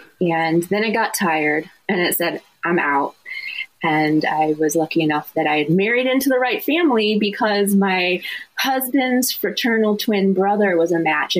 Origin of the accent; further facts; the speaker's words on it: Ohio, United States; born there; now in Wisconsin, United States; So, well, I was born in Ohio. But I now live in Wisconsin, and in between there were several moves as well.